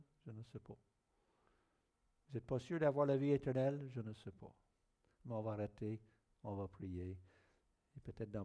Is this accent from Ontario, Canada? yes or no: yes; Ontario, Canada; French is a second language; moved away as an adult; now in Quebec City, Canada; Je viens d'Ontario.